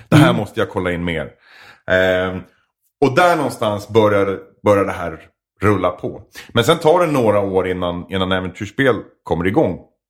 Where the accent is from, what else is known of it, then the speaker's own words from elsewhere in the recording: Edsbyn, Gävleborg County, Sweden; Jag är från Edsbyn i Hälsingland.